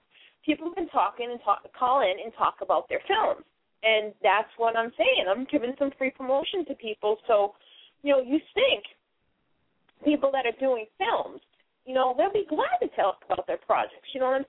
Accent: Massachusetts, United States; accent: Boston; Unless you like hearing my Boston accent.

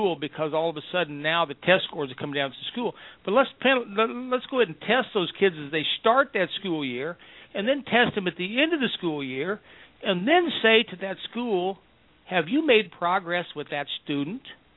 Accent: Lee's Summit, Missouri, United States; Back in my hometown, at Lee's Summit and Odessa

